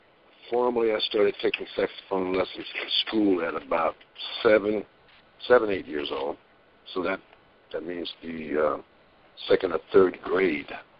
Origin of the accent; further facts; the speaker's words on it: New Mexico, United States; Now, I'm from New Mexico, so there are a lot of small towns, communities around New Mexico.